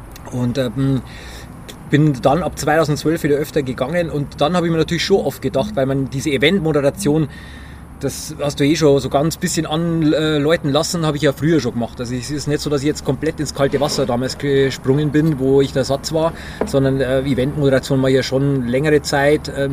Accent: Bad Kötzting, Bavaria, Germany; da bin ich geboren und aufgewachsen in Kötzting und jetzt Bad Kötzting.

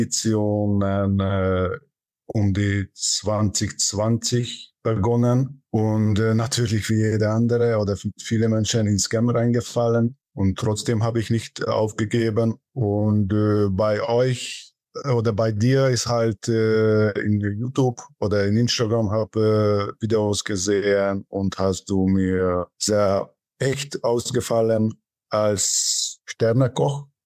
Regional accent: Hungary; German is a second language; now in Stuttgart, Germany; 44 Jahre alt. Ich komme ursprünglich aus Ungarn, ich wohne in der Raum Stuttgart.

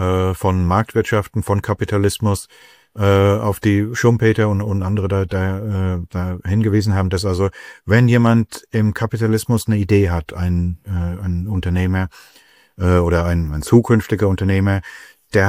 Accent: Rhineland-Palatinate, Germany; now in United Kingdom; es gibt jetzt eine schlechte Weinernte in der Pfalz, sagen wir mal, wo meine alte Heimatregion.

